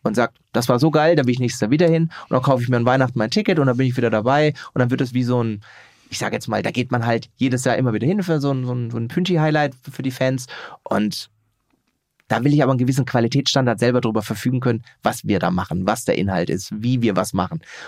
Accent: Heilbronn, Baden-Württemberg, Germany; War ich in meiner Heimatstadt in Heilbronn

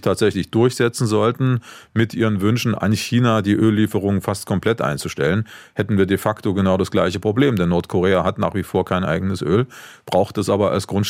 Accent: Leipzig, Saxony, Germany; Ich war begeistert von dem, was da am 9. Oktober in meiner Heimatstadt Leipzig passiert ist

